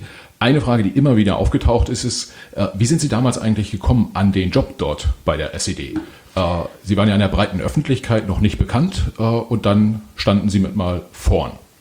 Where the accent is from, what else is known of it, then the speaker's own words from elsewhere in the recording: Mecklenburg-Vorpommern, Germany; Hier sitzen zwei, ich würde es mal sagen, gelernte DDR-Bürger. Ich bin selbst auch in Mecklenburg-Vorpommern aufgewachsen, Mecklenburgische Seenplatte, und habe da noch ein paar Jahre sozusagen das FDJ-Hemd tragen dürfen, müssen, wie auch immer.